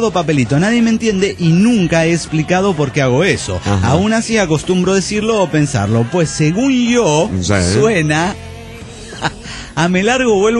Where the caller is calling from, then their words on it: Dublin, Leinster, Ireland; de Dublín, Irlanda.